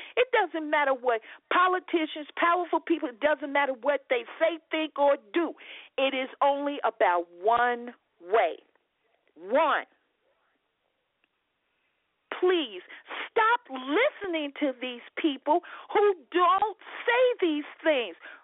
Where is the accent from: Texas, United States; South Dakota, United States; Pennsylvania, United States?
Texas, United States; accent: Texas; Me and my Texas accent just sometimes just don't get along.